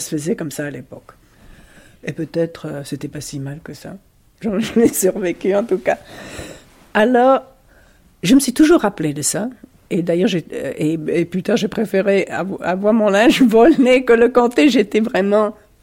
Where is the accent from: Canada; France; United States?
United States; now in Italy; parce que dès que j'ouvre la bouche, je suis américaine.